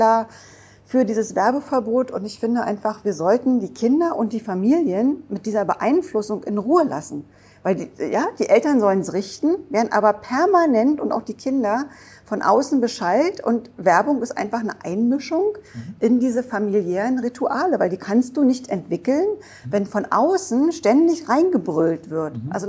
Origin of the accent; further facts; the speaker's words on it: Grünau, Germany; wir hatten noch einen Geflügel-Eierladen bei uns da in Grünau, wo ich aufgewachsen bin.